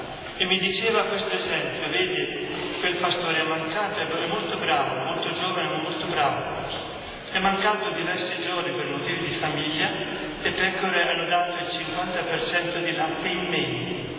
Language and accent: Italian; Trentino-Alto Adige, Italy; Io sono trentino, mio nonno è stato 10 anni nelle miniere d'America